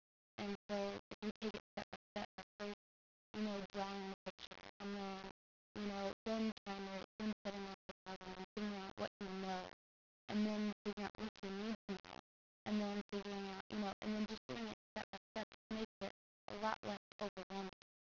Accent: Visalia, California, United States; I am 20 years old, and I'm from Visalia, California. Usually people don't know where Visalia is. It's about 30 minutes south of Fresno.

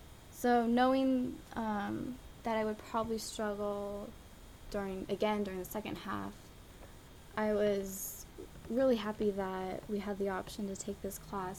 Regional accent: Thousand Oaks, California, United States; I am 20 years old. I'm from Thousand Oaks, California. Thousand Oaks is a small suburb about 40 minutes north of Los Angeles. I have lived there for almost 13 years now with my parents and two younger brothers.

